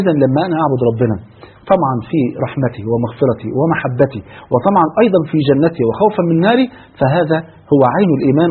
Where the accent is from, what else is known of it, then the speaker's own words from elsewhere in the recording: Egypt; عندنا في مصر يقولوا مثل غني الدنيا غني الآخر